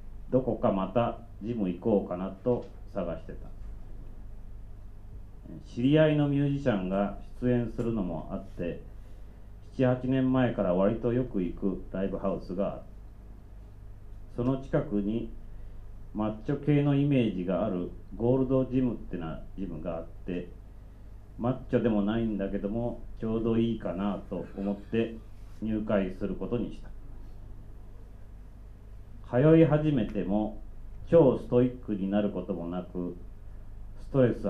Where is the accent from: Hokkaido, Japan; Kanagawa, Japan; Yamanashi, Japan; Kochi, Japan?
Kanagawa, Japan; Yokohama; 横浜から来ました